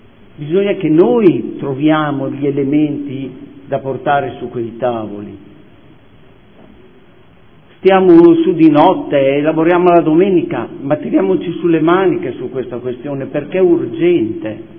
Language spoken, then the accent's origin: Italian; Modena, Emilia-Romagna, Italy; Io sono entrato qua dentro come modenese per portare le mie esperienze